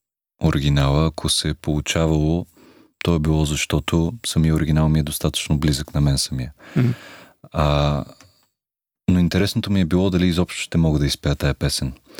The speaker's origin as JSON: {"language": "Bulgarian", "town": "Varna", "region": "Varna Province", "country": "Bulgaria", "tie": "born or raised there", "also_born_or_lived": "Sofia", "said": "Аз между другото съм роден в София, нещо, което пазя в тайна от варненци, но съм отраснал във Варна."}